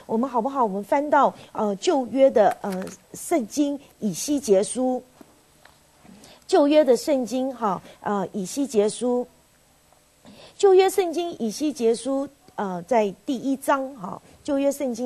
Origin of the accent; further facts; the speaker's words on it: China; 当我们中国人想到牛的时候